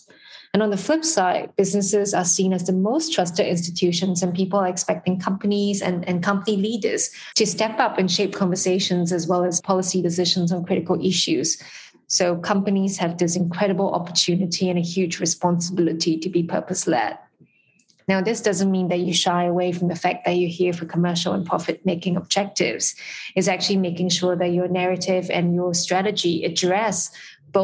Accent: Singapore; I'm Singaporean, so I'm joining you from Singapore this afternoon.

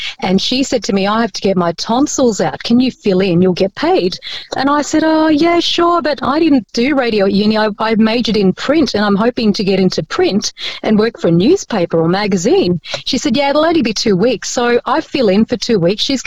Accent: Philippines; Spanish, part Chinese, but I wasn't born here. But people mistakenly think I was because of the way I speak. But yes, I came from the Philippines.

